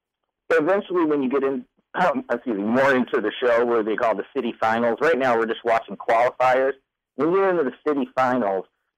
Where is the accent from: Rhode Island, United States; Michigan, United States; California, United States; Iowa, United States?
Michigan, United States; East Lansing; I am from East Lansing, born and raised. I haven't left.